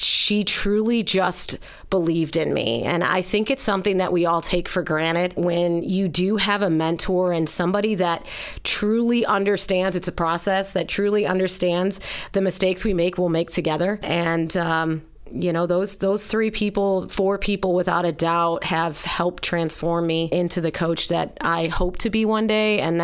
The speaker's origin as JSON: {"language": "English", "region": "Illinois", "country": "United States", "said": "But I'm from Illinois, and in Illinois, soccer, women's soccer is played in the spring."}